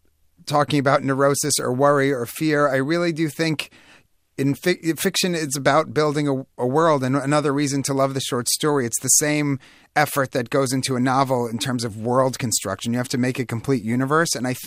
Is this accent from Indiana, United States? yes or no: no; New York, United States; And again, one of the opening night event I did at the New York Public Library, my hometown library, I feel very close.